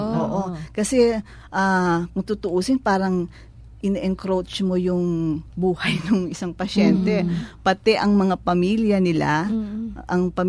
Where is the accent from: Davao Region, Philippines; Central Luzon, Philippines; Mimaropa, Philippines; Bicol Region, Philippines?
Bicol Region, Philippines; doon sa probinsya namin, taga Bicol po ako eh.